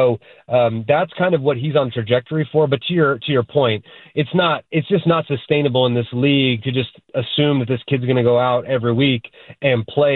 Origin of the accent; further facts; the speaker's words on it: Cleveland, Ohio, United States; this week going against the Cleveland Browns, I mean, say what you want, and I'm not the fondest of my hometown team